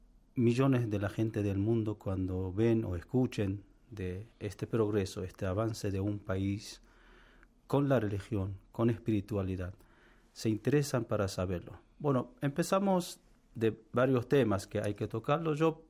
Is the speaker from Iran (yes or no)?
yes; Iran; first language Persian; Spanish is a second language; casi como 90 millones en mi país, que después tenemos los países alrededores, vecinos, que antiguamente también pertenecían al Imperio Persa.